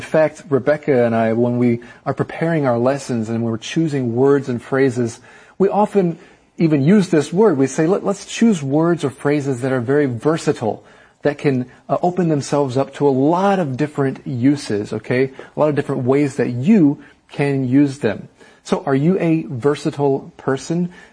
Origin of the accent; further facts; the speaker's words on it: Taiwan; English is a second language; And even though I grew up in Taiwan, I would say that I'm also a non-native Chinese speaker. It's not my first language.